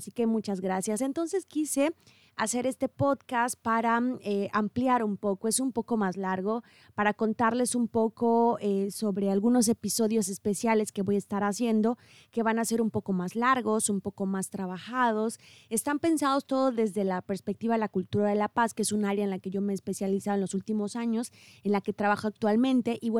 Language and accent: Spanish; Ángel R. Cabada, Veracruz, Mexico; Yo soy originaria de un pequeño municipio en la región de Los Tuxtlas que se llama Ángel Rosario Cavada. Y bueno, después me fui a estudiar al puerto de Veracruz